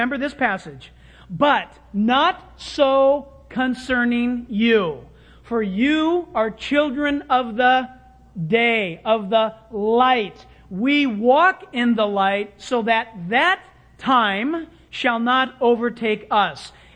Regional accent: United States; I'm an American. I have a U.S. passport.

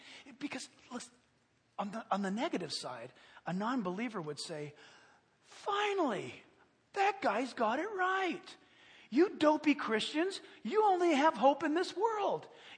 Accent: San Diego, California, United States; born there; Sad to say, I was born in San Diego, but I don't know a stitch of Spanish.

